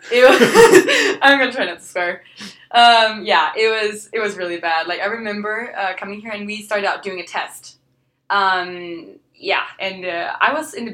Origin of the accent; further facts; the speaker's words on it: Allerød, Capital Region, Denmark; Okay, so I come from Ellerød, which is like a kind of like Cedar City size, half an hour, 45 minutes outside of Copenhagen. I like it there. It's like forest.